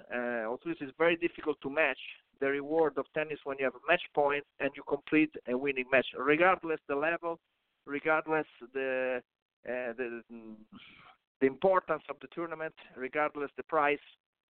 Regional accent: Rome, Lazio, Italy; So as I'm from Rome, as I said, it's very similar to the gladiator in Colosseum rules.

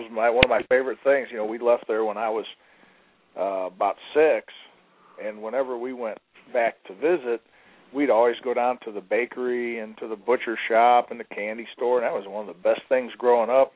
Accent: Dearborn, Michigan, United States; born there; my mom and her family lived in Detroit. In fact, I was born just outside of Dearborn. That's my home area

